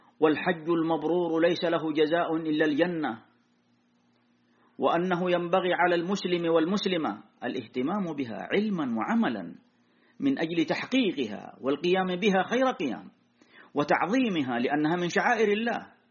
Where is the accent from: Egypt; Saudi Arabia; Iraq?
Saudi Arabia; ثم الشكر لولاة أمرنا وحكام بلادنا المملكة العربية السعودية